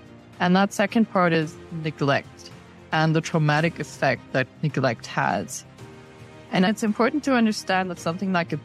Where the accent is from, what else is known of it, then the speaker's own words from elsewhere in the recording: Namibia; I have grown up and was born and bred in Namibia in Southern Africa, probably a country that many people have never heard about.